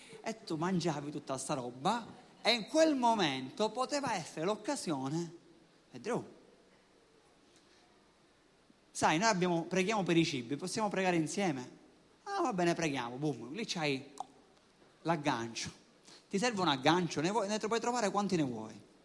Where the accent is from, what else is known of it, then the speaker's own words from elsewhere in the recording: Sicily, Italy; vabbè, da buon siciliano, il mare ti dovevi portare solo per un giorno